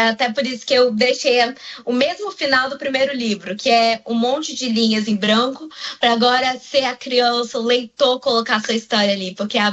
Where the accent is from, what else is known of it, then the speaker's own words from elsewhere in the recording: Apuí, Amazonas, Brazil; E eu nasci em Apuí, e quando eu morava lá, minha mãe trabalhava na secretaria.